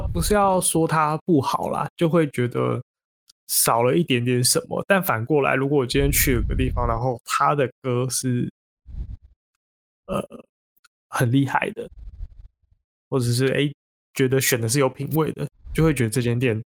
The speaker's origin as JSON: {"language": "Chinese", "region": "Keelung", "country": "Taiwan", "said": "我是基隆那边的。"}